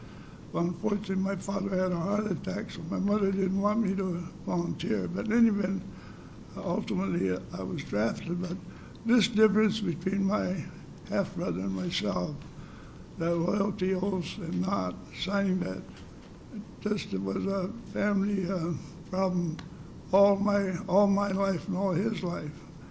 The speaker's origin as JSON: {"language": "English", "town": "Seattle", "region": "Washington", "country": "United States", "tie": "born there", "said": "I was born in Seattle and still live there."}